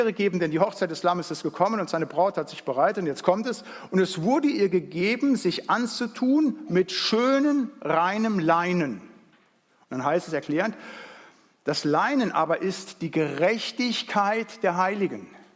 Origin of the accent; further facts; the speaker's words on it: North Rhine-Westphalia, Germany; ich komme aus dem Siegerland